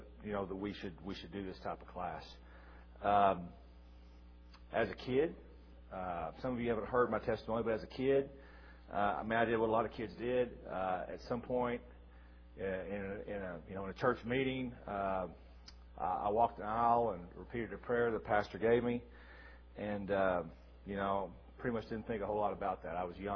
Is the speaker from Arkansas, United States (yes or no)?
yes; Arkansas, United States; I went to school in Tahlequah, I grew up in Arkansas, and everybody professed Christianity